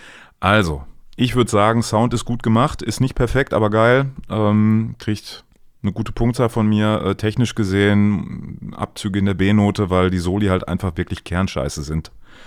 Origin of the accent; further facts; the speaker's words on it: Düsseldorf, North Rhine-Westphalia, Germany; Ich habe was aus meiner Heimatstadt für dich.